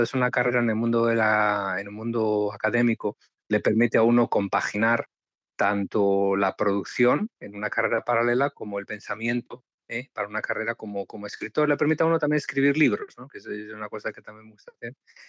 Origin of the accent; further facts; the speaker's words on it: Galicia, Spain; now in Miami, United States; España, que es mi país de origen. Yo soy español, gallego